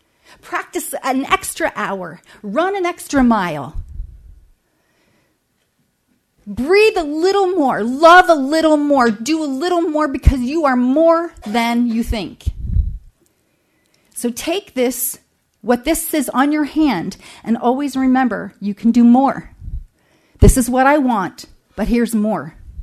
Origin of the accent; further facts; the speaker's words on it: New Jersey, United States; I was a kid from New Jersey. I wanted to sing and act, and I had to commit to move to LA by myself.